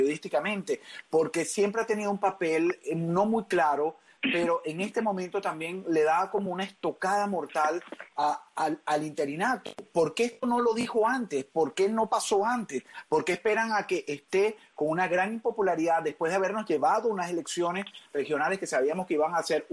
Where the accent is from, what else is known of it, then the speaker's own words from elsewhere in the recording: Venezuela; como venezolano